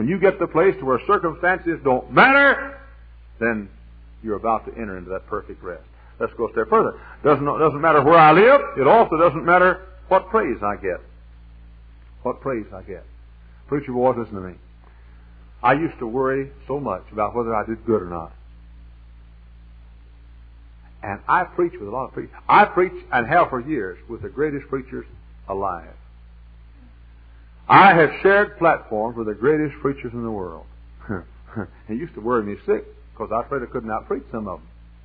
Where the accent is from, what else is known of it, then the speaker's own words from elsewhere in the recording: Texas, United States; I wanted to live in Texas. I was born and reared in the Holy Land right between Dallas and Fort Worth.